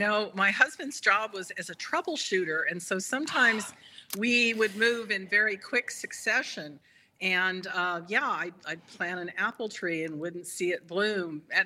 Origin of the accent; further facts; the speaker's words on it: California, United States; also born or lived in Memphis, Tennessee / Kansas / Illinois / England; now in Minnesota, United States; I grew up in California, and then following my husband's career, been in Memphis, Tennessee, Kansas twice, Illinois twice, Iowa for a very brief time, over to England, and then back in the past 12 years in Minnesota.